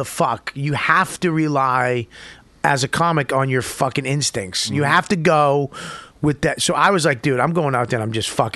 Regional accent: Medford, Massachusetts, United States; I'm like, I grew up in Medford.

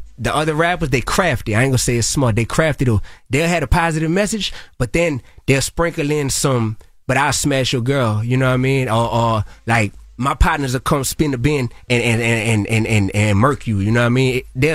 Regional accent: New Orleans, Louisiana, United States; I come from New Orleans.

